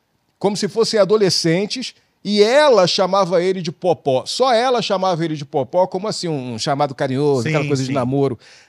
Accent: Niterói, Rio de Janeiro, Brazil; Eu sou da Vila Ipiranga, moro na Vila Ipiranga, ali no Fonseca.

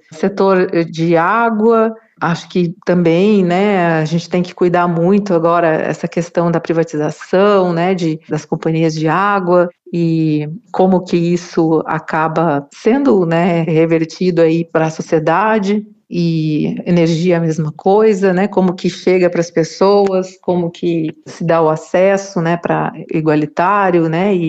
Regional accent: Brazil; enquanto ser humano, enquanto brasileiro

